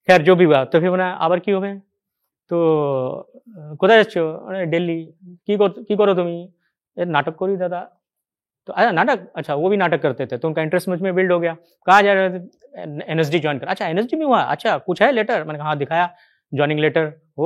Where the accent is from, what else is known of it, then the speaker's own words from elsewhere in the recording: Jharkhand, India; मैं जिस प्रदेश से आता हूं उसका नाम झारखंड, जो जनजातीय लोगों का एरिया है, ट्राइबल बच्चों के साथ मैं पला बड़ा